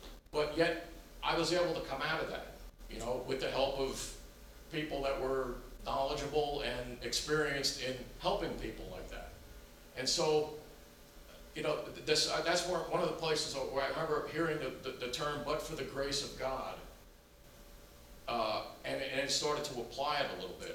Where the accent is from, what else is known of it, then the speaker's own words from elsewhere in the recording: New Jersey, United States; I speak loud. I'm from New Jersey.